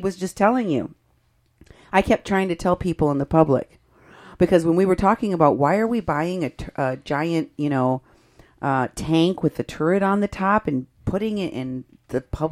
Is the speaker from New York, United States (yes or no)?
no; Iowa, United States; People from Iowa. That's my home state.